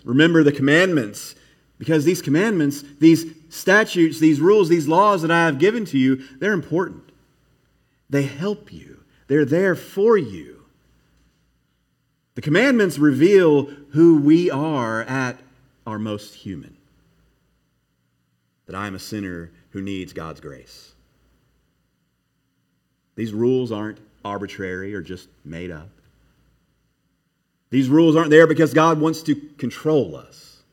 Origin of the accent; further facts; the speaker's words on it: Kentucky, United States; moved away as an adult; So most of you know that I'm a native Kentuckian. And you know, I was born and raised in Kentucky, lived there for the first 24 years of my life.